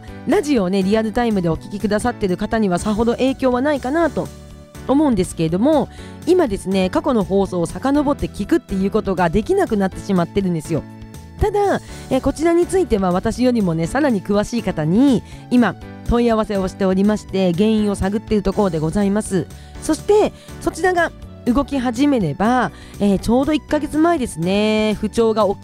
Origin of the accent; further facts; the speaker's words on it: Kushiro, Hokkaido, Japan; 私の地元北海道釧路はですね、まだまだ雪が降る可能性もありますし